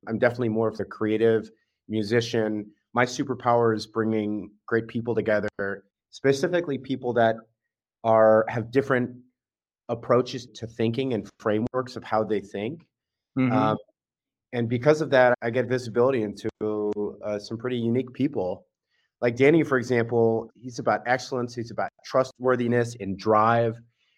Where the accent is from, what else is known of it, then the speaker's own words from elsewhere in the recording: California, United States; So I grew up in the Bay Area. In fact, my mom worked at Apple for 30 years